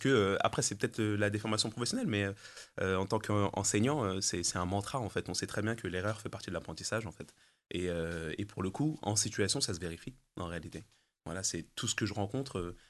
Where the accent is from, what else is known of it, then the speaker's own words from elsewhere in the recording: Paris, Île-de-France, France; Alors j'ai grandi dans l'Est parisien. Est populaire, mais très vivant, avec mes parents et ma fratrie.